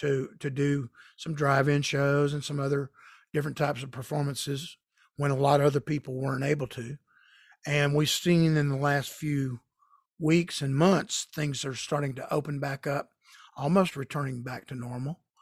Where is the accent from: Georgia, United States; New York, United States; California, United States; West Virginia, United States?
Georgia, United States; Marietta; we had a little children's church in our church in my hometown of Marietta, Georgia.